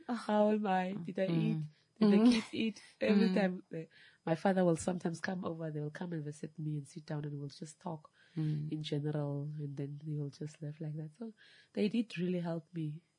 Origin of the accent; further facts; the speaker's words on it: Khorixas, Kunene, Namibia; also born or lived in Windhoek; I grew up in Korihas. I was schooling in Korihas. After that, my father is from this area, from the south. So he was in Windhoek. So I came to my father. I continued my school here in Windhoek.